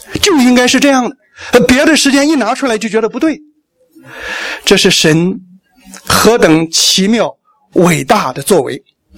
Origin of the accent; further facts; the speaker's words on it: Taiwan; 尤其咱们台湾人啊